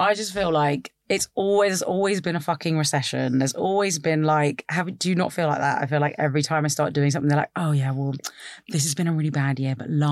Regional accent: London, United Kingdom; I was like born in London. I'm a Londoner.

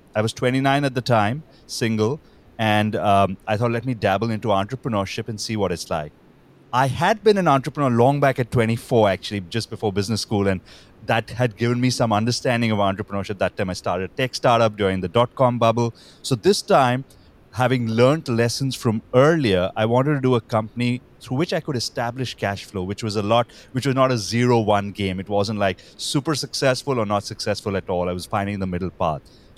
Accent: India; So I grew up in India, and in business school in India, honestly, I wasn't very sure what I wanted to do.

